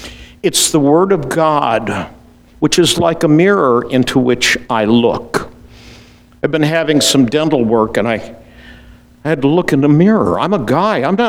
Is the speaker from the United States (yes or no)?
yes; Iowa, United States; I don't like speed limits. I grew up in Iowa.